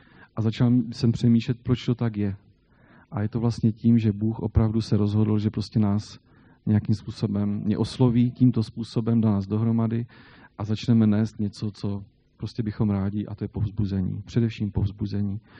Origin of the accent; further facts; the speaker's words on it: Jablunka, Zlín Region, Czechia; now in Velké Karlovice, Czech Republic; jsme z Rožnova pod Radoštěm, my s Lenkou bydlíme ve Velkých Karlovicích. Já pocházím teda z Jablunky, to je jenom takové to Jablunka, to je u Vsetína na Valašsku.